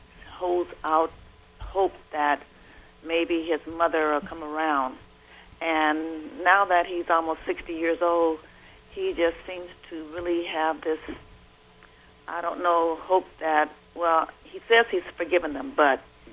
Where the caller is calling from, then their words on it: Ohio, United States; I'm calling from Ohio.